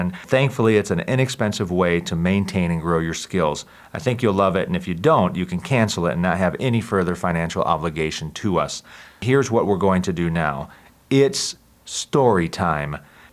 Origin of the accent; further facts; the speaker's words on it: Puerto Rico; I am from Puerto Rico and my wife is from Costa Rica.